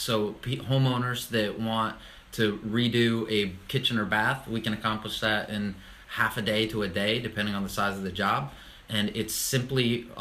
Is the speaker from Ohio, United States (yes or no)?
yes; Ohio, United States; now in Charlotte, United States; So, born and raised in Ohio and came down to Charlotte in 2002 for some sunshine.